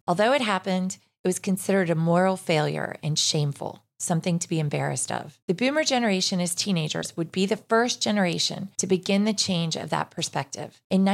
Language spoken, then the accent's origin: English; Cincinnati, Ohio, United States; you did some training in Cincinnati, my hometown.